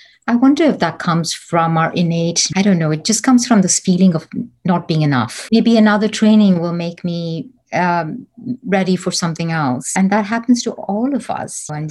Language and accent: English; Bangalore, Karnataka, India; moved away as an adult; now in United States; I'm from India.